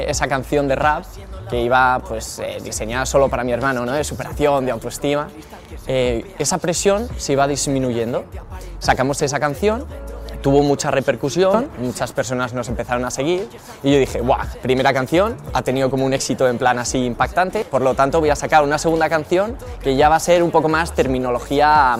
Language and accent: Spanish; Madrid, Community of Madrid, Spain; soy de Madrid